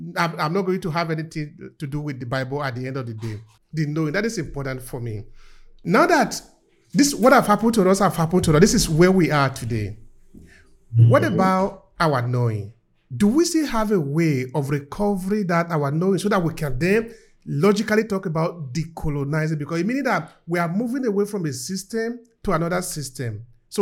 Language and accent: English; Nigeria; both of us, we are coming from Nigeria, no? We care about our country. I don't need anybody to tell me that one. I care about my country.